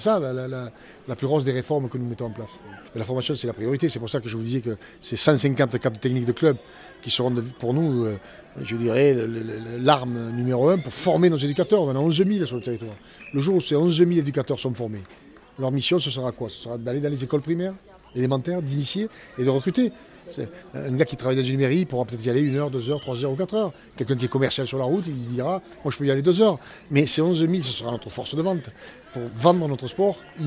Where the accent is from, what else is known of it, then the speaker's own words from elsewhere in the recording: Rodez, Occitanie, France; born there; je suis né à Rodez, et j'ai donc atterri à Rodez, ça me fait toujours quelque chose, même si j'y ai pas grandi, j'y suis simplement né